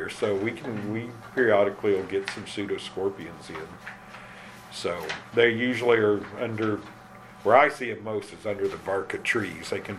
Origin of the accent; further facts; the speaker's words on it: Indiana, United States; We had lots of problems with them where I grew up in Indiana.